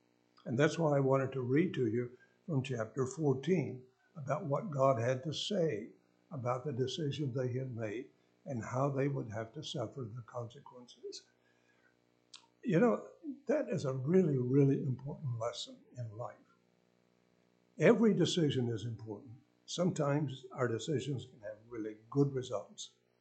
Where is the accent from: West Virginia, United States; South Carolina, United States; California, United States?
West Virginia, United States; This goes back many years ago in my home state of West Virginia.